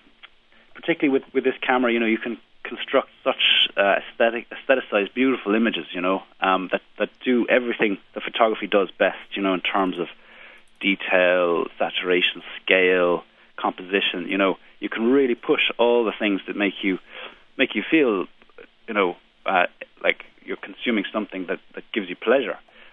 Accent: Ireland; now in United States; Well, I grew up my life in Ireland. My mother's an American. Oh. And I've never really identified with America.

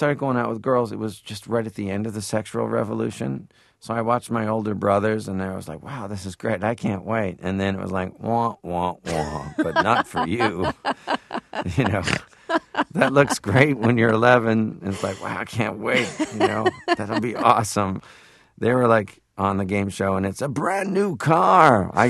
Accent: Toronto, Ontario, Canada; Well, when I grew up in Toronto

